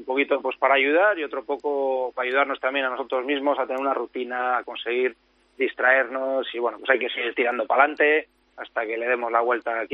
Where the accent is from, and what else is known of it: Hondarribia, Basque Country, Spain; now in Palma, Spain